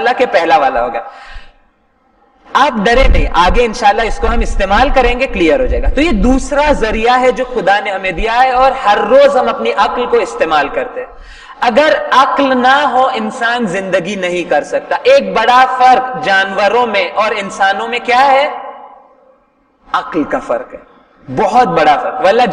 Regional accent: Sangli, Maharashtra, India; मैं सांगली से हूं, सांगली से मेरा ताल्लुक है, महाराष्ट्र के अंदर एक शहर है।

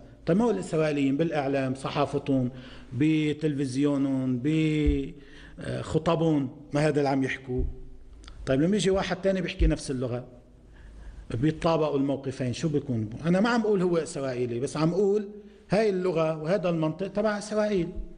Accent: Lebanon; خلينا نحطها على جنب، نجي نقول في عنا عشرات الآلاف من العائلات اللبنانية

